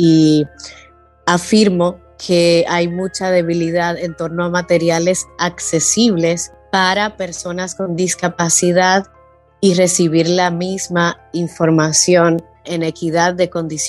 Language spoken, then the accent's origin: Spanish; Dominican Republic; soy psicóloga, soy de República Dominicana.